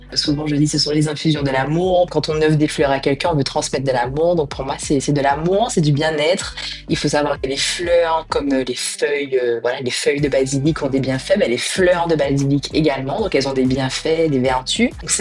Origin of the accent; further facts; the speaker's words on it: Martinique; moved away as an adult; now in France; Alors je suis martiniquaise et du coup je suis partie à Toulouse faire mes études en école de commerce. Donc, j'ai eu un master en marketing et puis j'ai travaillé 10 ans dans le marketing à Paris.